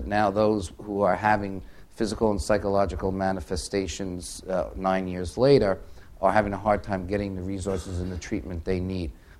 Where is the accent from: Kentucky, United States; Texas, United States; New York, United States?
New York, United States; New York City; But even I come from New York City, where we had the horror of 9/11.